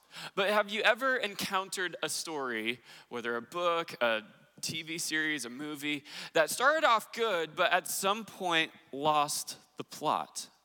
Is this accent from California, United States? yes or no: yes; California, United States; I grew up in Southern California, don't own a gun, and definitely don't own a pickup, but do own a Prius.